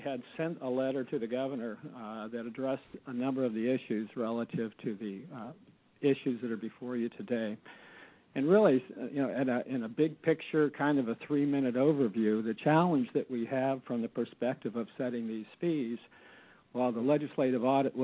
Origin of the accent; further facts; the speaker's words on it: Anchorage, Alaska, United States; I'm from Anchorage.